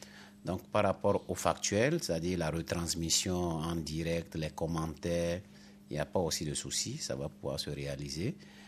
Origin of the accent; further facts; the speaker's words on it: Benin; avec la libéralisation, n'est-ce pas, de l'espace audiovisuel chez nous au Bénin.